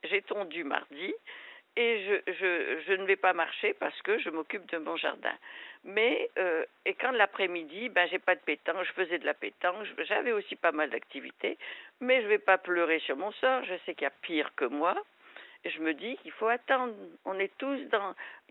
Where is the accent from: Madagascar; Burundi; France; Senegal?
Madagascar; moved away as an adult; je suis née à Madagascar. Je ne suis pas malgache. Je suis née de parents mauriciens.